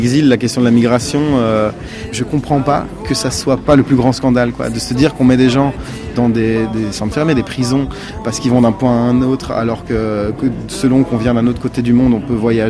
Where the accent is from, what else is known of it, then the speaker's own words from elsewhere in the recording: Brussels, Brussels-Capital Region, Belgium; viens de Bruxelles, et que … on est étranger partout, parce que c'est un nom qui effectivement correspond à certains pays. Moi, je suis bruxellois, quoi. Je suis pas polonais en vrai. Mon nom est polonais et c'est passé par la Russie. Et je suis un peu moldave, un peu grec